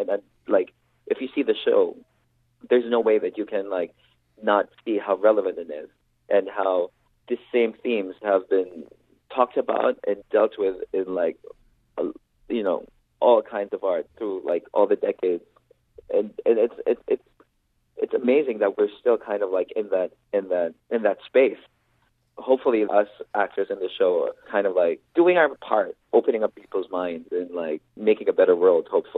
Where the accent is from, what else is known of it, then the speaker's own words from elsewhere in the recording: Philippines; This is my first time in America. I'm from the Philippines. And it's like, I'm getting, like, I'd like to say, like, a crash course of America.